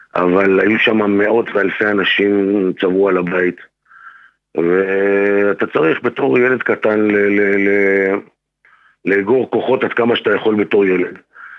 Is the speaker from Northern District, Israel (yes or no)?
yes; Kiryat Shmona, Northern District, Israel; אני זוכר שכל דפיקה בדלת אצלנו בקריית שמונה, הייתה מלווה בזה שכולם, כל האחים בורחים לכיוון החלון